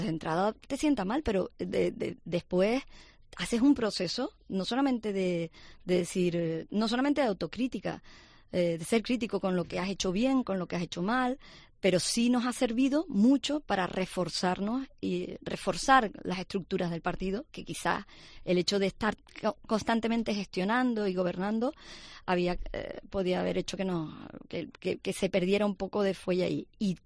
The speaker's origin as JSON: {"language": "Spanish", "region": "Canary Islands", "country": "Spain", "said": "Yo soy tinerfeña, mis hijas viven aquí"}